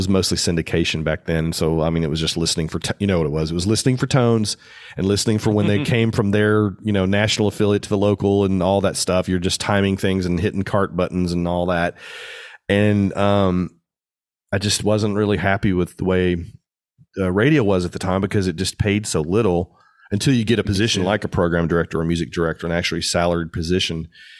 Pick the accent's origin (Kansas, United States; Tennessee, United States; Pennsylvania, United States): Tennessee, United States; Nashville; growing up in Nashville, I didn't really want to shoot country